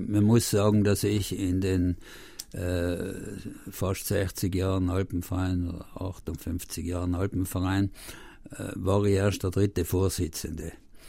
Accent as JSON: {"language": "German", "region": "Trentino-Alto Adige", "country": "Italy", "said": "Und so ist es auch bei uns in Südtirol gewesen."}